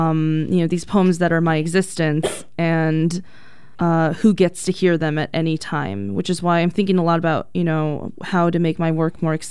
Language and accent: English; United States; I never want it to be erased that I'm Chinese American.